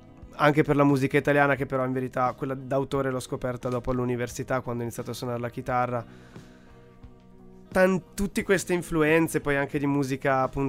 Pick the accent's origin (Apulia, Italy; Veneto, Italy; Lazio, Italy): Veneto, Italy; Belluno; now in Turin, Italy; Sono bellunese, nato e cresciuto a Belluno. La mia famiglia è anche di Napoli. Quindi sono un bellunese un po' atipico. Sono cresciuto a Pane … Però tra le Dolomiti.